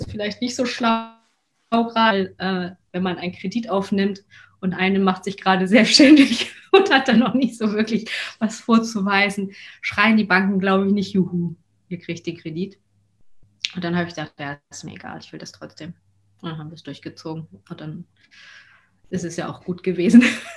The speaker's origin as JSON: {"language": "German", "region": "Hamburg", "country": "Germany", "tie": "born or raised there", "said": "Ich meine, ich komme aus Hamburg, wir sind sozusagen zurück in die Heimatstadt."}